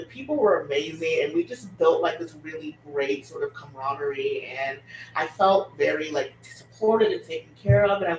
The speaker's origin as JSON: {"language": "English", "region": "Kansas", "country": "United States", "tie": "born or raised there", "also_born_or_lived": "New York", "lives_now": "Oakland, United States", "said": "But I grew up in Kansas. I currently live in Oakland. I'm based out of the San Francisco office of Slack. So I have moved to the West Coast."}